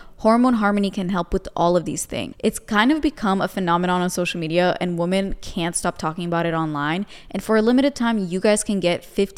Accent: Romania; I'm from Romania.

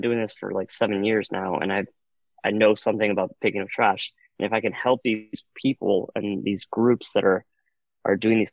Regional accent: Miami, Florida, United States; I was, yeah. Yep, I'm a native Miami.

